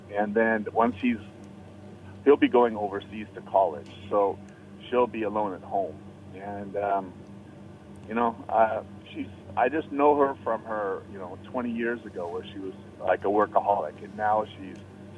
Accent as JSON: {"language": "English", "country": "United States", "said": "I'm an American, and I'm working."}